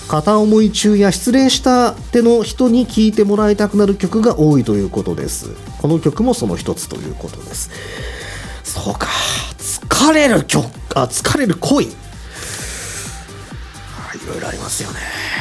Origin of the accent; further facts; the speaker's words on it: Nagasaki, Japan; うん、なんか僕出身が長崎県なんで、こう海の町という点と、まあ、軍港という点がね